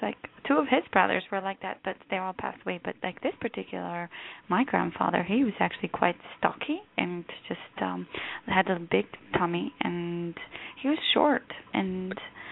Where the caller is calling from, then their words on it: Illinois, United States; Illinois.